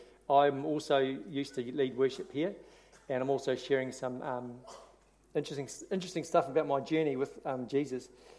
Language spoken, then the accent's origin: English; Auckland, New Zealand; I grew up in Auckland, and I'm the youngest of 3 children to a non-Christian family.